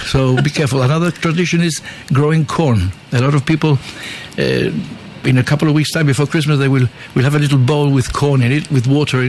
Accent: Gibraltar; Born and bred in Gibraltar, yes.

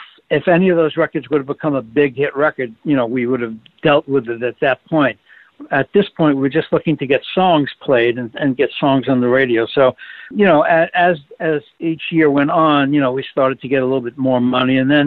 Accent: New York, United States; accent: New York; I came from New York, and, you know, sometimes I listen to the original demo that we did on … I'm saying … I'm sounding like I've got my New York accent.

